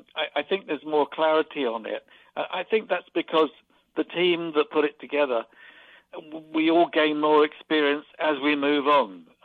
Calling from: London, United Kingdom; I'm calling from London, England, the old country.

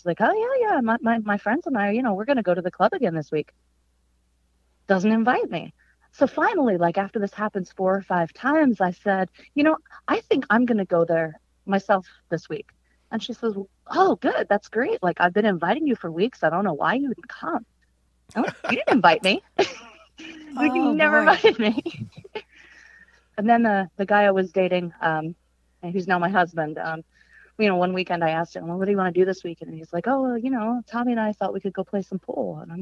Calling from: Norfolk, Virginia, United States; I'm calling from Norfolk, Virginia Beach.

